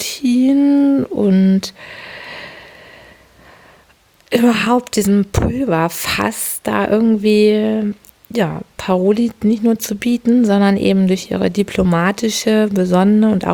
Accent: Hamburg, Germany; ich bin ja eine Hamburgerin, wie ihr alle wisst

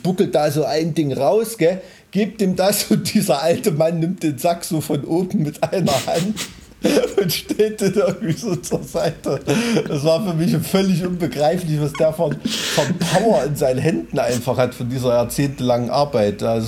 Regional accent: Thuringia, Germany; Hey, ich komme aus Weimarer Land

